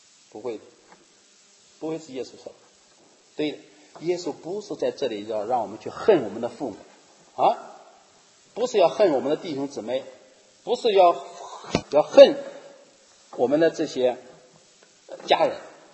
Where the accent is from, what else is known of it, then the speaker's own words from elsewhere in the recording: Henan, China; 就是我小的时候，在76年，中国我老家发了一次大水。大家可能都知道，76年中国发大水是非常厉害，就在我们河南这个地方。